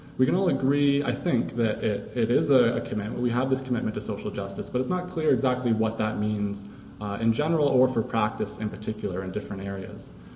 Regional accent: Canada; So I'm from Canada.

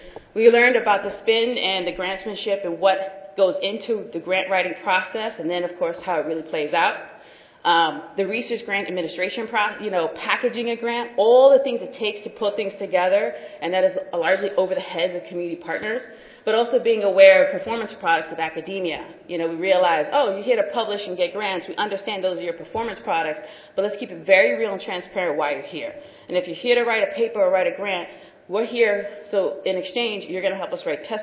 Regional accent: New York, United States; we're from New York, so we keep it very, like, straight from the hip.

